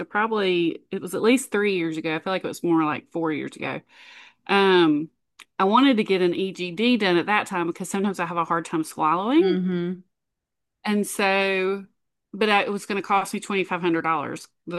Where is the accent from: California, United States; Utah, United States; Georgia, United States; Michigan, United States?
Georgia, United States; Moultrie; I grew up in Moultrie.